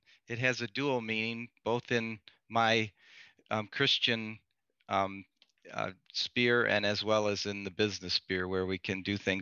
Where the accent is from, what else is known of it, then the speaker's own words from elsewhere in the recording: Wisconsin, United States; I grew up in Wisconsin on a dairy farm, so it has connections to me as I was growing up.